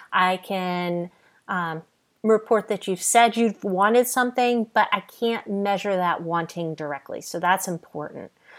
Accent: Northeast, United States; I'm from the Northeast, I talk very, very fast, and sometimes my accent gets in the way

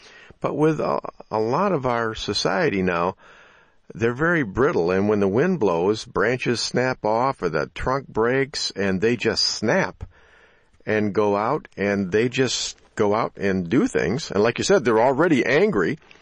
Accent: Grand Rapids, Michigan, United States; I'm from Grand Rapids, Michigan, and we had one up here

